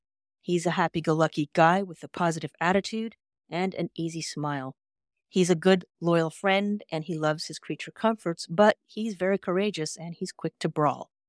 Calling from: California, United States; I'm calling in from California.

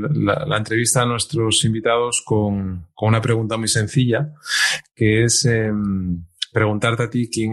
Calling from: Asturias, Spain; desde Asturias, España

